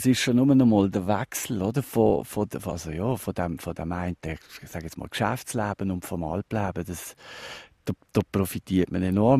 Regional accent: Basel-Landschaft, Switzerland; Aber es ist ganz klar, meine Heimat ist sicher im Baselbiet.

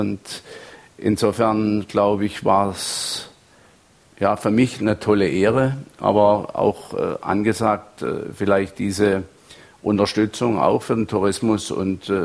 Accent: Baden-Württemberg, Germany; ich komme ja aus der Rheinebene, da sind die Berge bescheiden. Der Kaiserstuhl ist die höchste Erhebung

